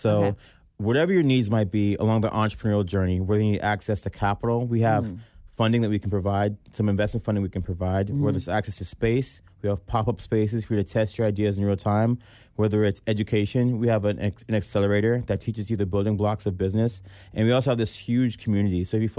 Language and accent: English; Virginia, United States; now in Cincinnati, United States; I'm not from Cincinnati. I grew up in Northern Virginia.